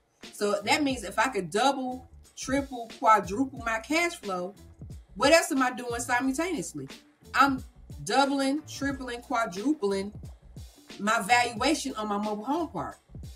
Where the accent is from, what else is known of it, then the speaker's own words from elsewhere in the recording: North Carolina, United States; accent: southern; But yes, I am from North Carolina, as you can hear from this little southern twang I got.